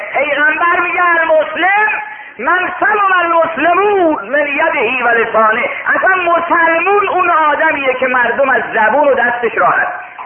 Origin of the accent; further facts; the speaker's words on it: Mashhad, Razavi Khorasan, Iran; گفتم من اصلا مال مشهده